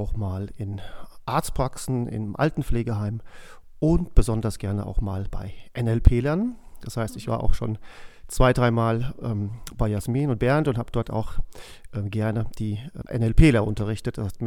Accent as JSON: {"language": "German", "town": "Groß-Umstadt", "region": "Hesse", "country": "Germany", "said": "Ich komme aus Groß-Umstadt, bin ja fast schon 54 Jahre alt"}